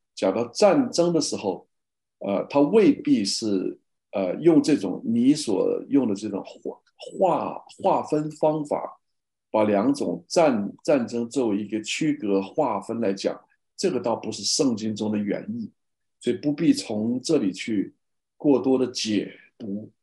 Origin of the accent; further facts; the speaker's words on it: China; 就是我们中国人受苦了，受冤枉了，我们要出一口气。